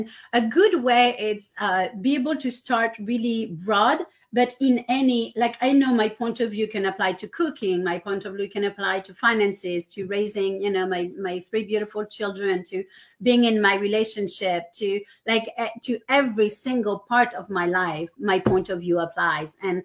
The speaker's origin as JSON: {"language": "English", "country": "France", "second_language": "English", "moved": "yes", "lives_now": "United States", "said": "So one of I am from France originally, so I am both French and American, right?"}